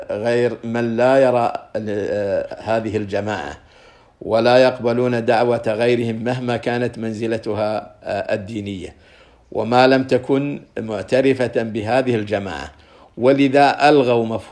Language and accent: Arabic; Saudi Arabia; زعزعة الثقة في أهل العلم وولاة الأمر في بلادنا السعودية